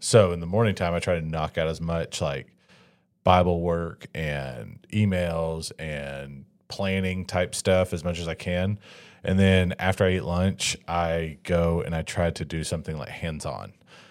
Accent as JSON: {"language": "English", "region": "Alabama", "country": "United States", "said": "Since Heather's from Florida and I'm from Alabama, we thought, well, why don't we just like go see my family for 2 days?"}